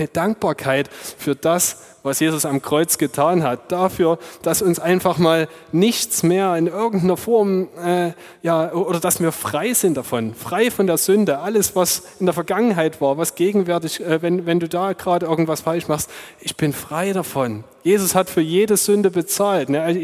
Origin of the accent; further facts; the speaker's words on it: Chemnitz, Saxony, Germany; Auf jeden Fall, ich bin Chemnitzer.